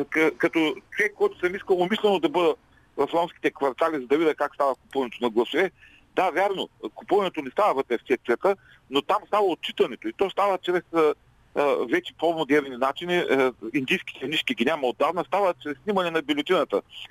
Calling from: Ruse, Ruse Province, Bulgaria; съм от Русе.

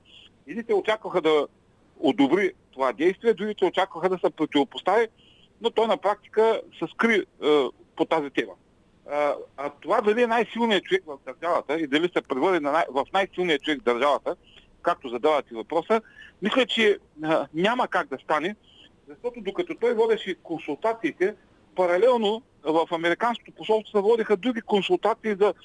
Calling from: Ruse, Ruse Province, Bulgaria; съм от Русе

